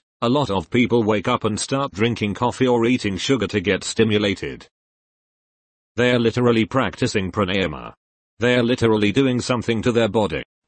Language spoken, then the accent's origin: English; United States; As an American who was raised Christian, turned my back on that, and found this new path.